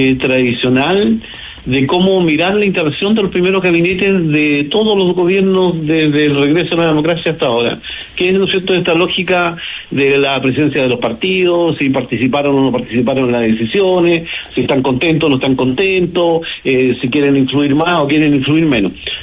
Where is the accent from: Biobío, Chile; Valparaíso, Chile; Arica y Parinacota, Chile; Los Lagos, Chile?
Los Lagos, Chile; he recibido muchos mensajes de la gente de mi tierra natal que se siente contenta, se siente feliz que uno de los suyos tenga un cargo de tan alta investidura